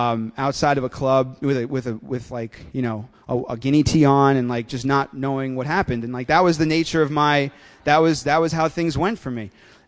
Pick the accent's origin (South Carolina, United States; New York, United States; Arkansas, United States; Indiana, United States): New York, United States; So I grew up in Westchester. Nice Jewish boy, great parents, good family